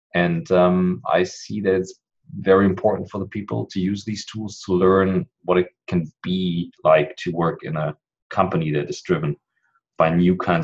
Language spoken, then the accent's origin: English; Germany; I'm an entrepreneur from Germany